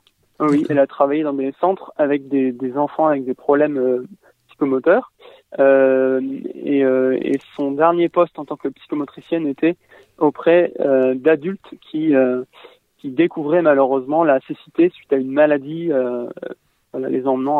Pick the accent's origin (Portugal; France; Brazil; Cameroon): France; Effectivement, je suis français. J'habite en banlieue parisienne.